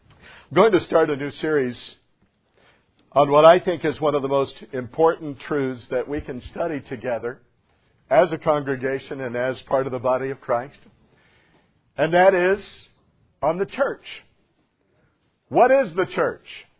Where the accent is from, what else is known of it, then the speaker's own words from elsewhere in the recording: United States; I'm proud of being an American.